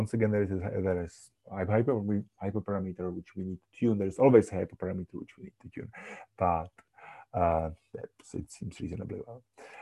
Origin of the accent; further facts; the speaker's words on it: Czechia; first language cs; English is a second language; as the English say, we don't have some specific, I would say, Czech phrase for that.